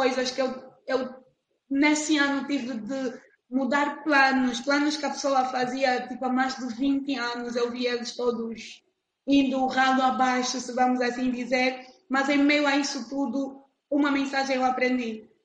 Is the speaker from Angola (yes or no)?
yes; Angola; para quem é africano, para quem é nosso, assim, está falando agora já como angolana